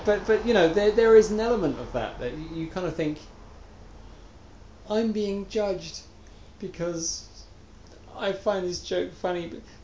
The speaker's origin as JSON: {"language": "English", "region": "England", "country": "United Kingdom", "said": "As an Englishman"}